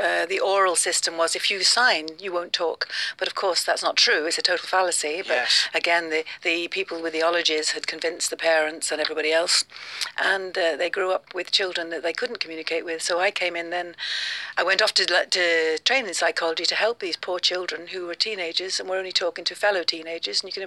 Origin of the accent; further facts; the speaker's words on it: Peterborough, East of England, United Kingdom; born there; I was born in Peterborough in East Anglia.